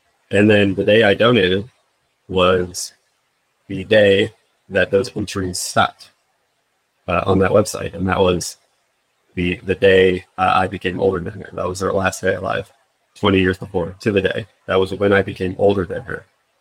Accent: South Carolina, United States; So they picked Charleston, South Carolina, just at a random, probably just because I'm from South Carolina.

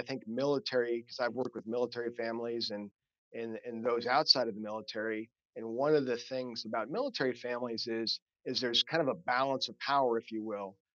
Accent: Kansas City, United States; I'm originally from Kansas City. It's a good time to be from Kansas City.

